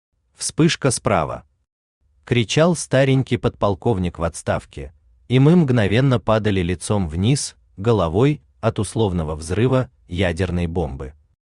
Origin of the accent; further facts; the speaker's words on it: Kharkiv, Kharkiv Oblast, Ukraine; moved away as an adult; моя малая родина неожиданно оказалась в другом государстве. Я прожил в родном городе 23 года, едва ли не треть жизни. Но именно в Харькове прошли лучшие годы, там я вырос и сформировался как личность.